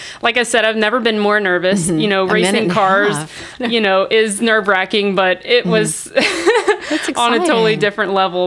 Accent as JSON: {"language": "English", "town": "Lafayette", "region": "Louisiana", "country": "United States", "tie": "born or raised there", "said": "I was born and raised in Lafayette and grew up here, lived here all my life, and still am here because there's honestly no other place that I'd rather be."}